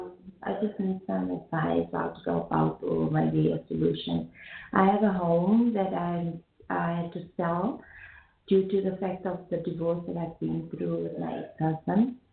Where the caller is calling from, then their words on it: South Africa; I'm calling from South Africa.